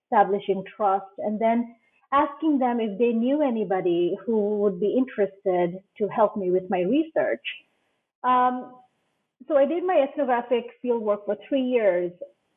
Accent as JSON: {"language": "English", "country": "Bangladesh", "said": "So I am Bangladeshi, but I wasn't, I'm not originally from Los Angeles."}